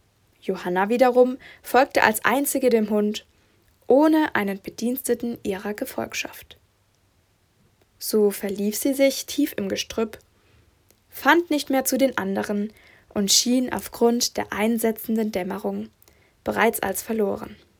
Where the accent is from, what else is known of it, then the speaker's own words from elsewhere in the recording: Mosbach, Baden-Württemberg, Germany; Nun aber zum wahren Namen meiner Heimatstadt. Sie lautet Mosbach. Mosbach hat um die 25.000 Einwohner und liegt ziemlich genau in der Mitte zwischen Heidelberg und Heilbronn.